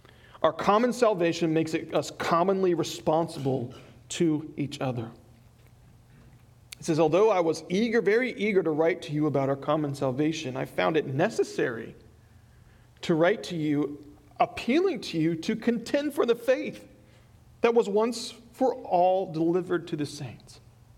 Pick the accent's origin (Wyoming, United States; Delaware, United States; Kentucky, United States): Delaware, United States; Newark; oh, well, I'm from a little place, Newark, Delaware. Not Newark, Jersey, Newark, Delaware.